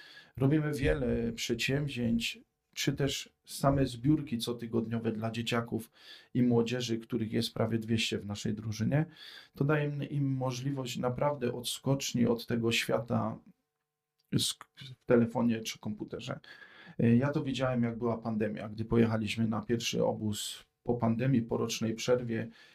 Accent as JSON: {"language": "Polish", "town": "Katowice", "region": "Silesian Voivodeship", "country": "Poland", "tie": "born or raised there", "said": "mieszkam i od urodzenia żyję w Murckach. Dzielnicy naprawdę można powiedzieć trochę zapomnianej przez samych mieszkańców Katowic z innych części, ale też przez władzę."}